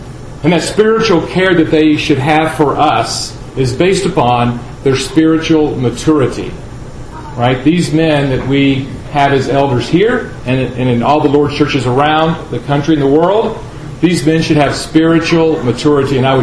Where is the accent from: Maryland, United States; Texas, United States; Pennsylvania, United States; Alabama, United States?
Texas, United States; Houston; As you know, we're from Houston, Texas. You and I, we're from Houston, Texas